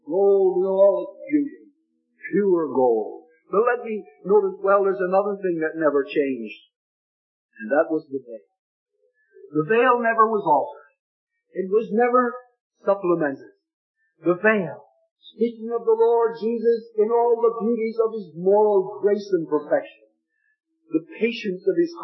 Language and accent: English; Canada; born there; I'm not a Canadian anymore, but I was born one, and I guess that's maybe good enough.